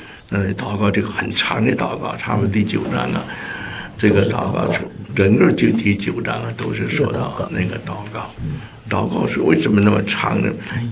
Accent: China; 我们中国人就挑来挑去的

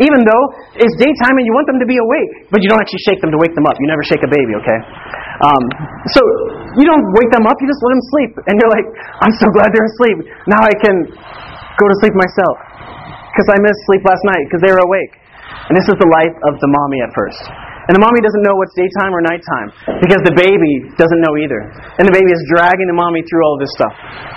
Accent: Kentucky, United States; I'm from Kentucky, so they have horses everywhere

